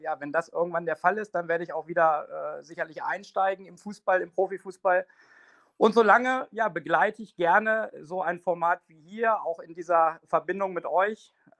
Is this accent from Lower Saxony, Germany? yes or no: yes; Hannover, Lower Saxony, Germany; Ich bin Hannoveraner, ich identifiziere mich mit der Stadt, mit der Region und auch mit Hannover 96.